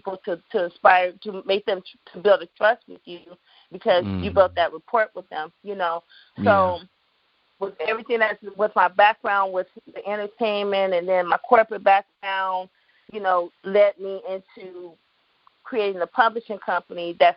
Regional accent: Oakland, California, United States; in Oakland, California.

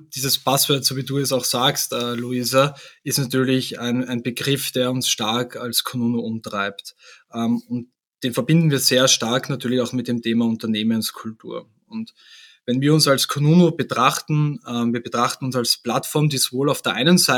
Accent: Vienna, Austria; Und wie man unschwer an meinem Dialekt erkennen kann, sitze ich hier in Wien, wo auch das Headquarter von Kununu ist.

